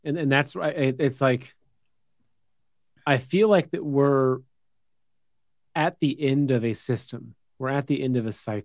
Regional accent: United States; we as the American people, it's like, we've got our Second Amendment, we've got our First Amendment for the most part

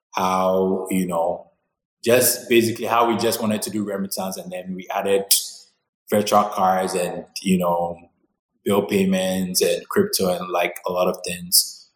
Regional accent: Ghana; I come from a very normal middle-class background in Ghana. I grew up in Ghana all my life, from nursery to literally high school. After high school, I got the opportunity to study in America on a scholarship.

